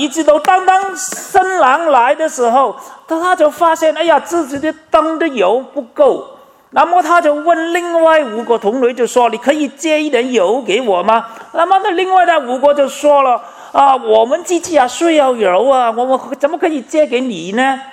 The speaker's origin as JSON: {"language": "Chinese", "country": "China", "said": "我们中国人呢，都有句，有个人讲的说话"}